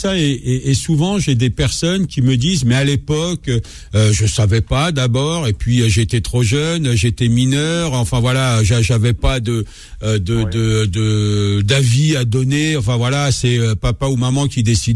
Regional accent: Algeria; born there; l'Algérie était sous domination française, donc à partir du moment où je suis né là-bas

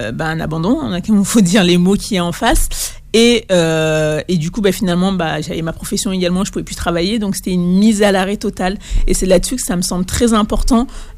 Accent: France; also born or lived in Mali; Et j'ai grandi en France.

